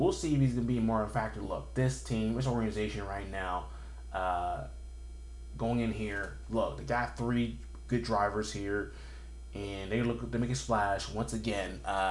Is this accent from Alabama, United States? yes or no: no; Florida, United States; also born or lived in Georgia; because I grew up in Florida mostly. I was born in Georgia, but grew up in Florida for the most part.